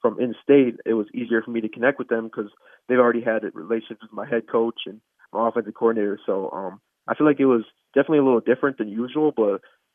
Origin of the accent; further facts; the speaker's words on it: Wisconsin, United States; I want to win for my home state, and my friends or family are here. So bringing a national championship here to Wisconsin is more meaningful to me than it would be for an out-of-state guy.